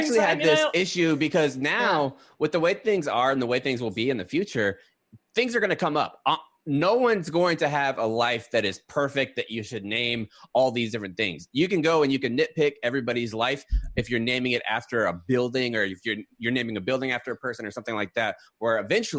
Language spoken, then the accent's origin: English; Jacksonville, Florida, United States; Like, I am from the South. Like, I'm from Jacksonville, Florida. It's named after fucking Andrew Jackson. Like, I am from that area.